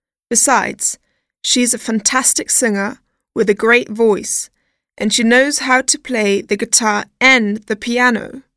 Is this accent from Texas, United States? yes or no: yes; Austin, Texas, United States; I'm from Austin, Texas.